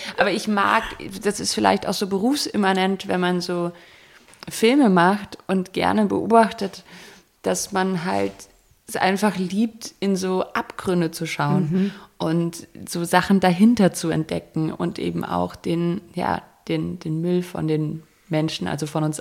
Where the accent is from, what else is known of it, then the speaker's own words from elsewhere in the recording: Germany; also jetzt so als Deutsche darf ich das vielleicht sagen